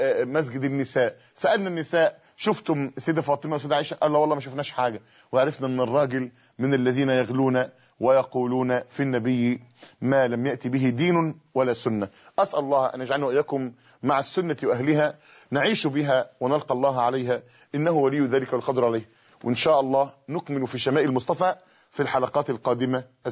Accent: Tanta, Gharbia, Egypt; في مولد من الموالد عندنا في طنطا

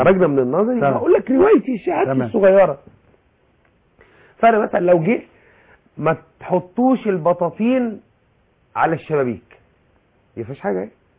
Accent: Egypt

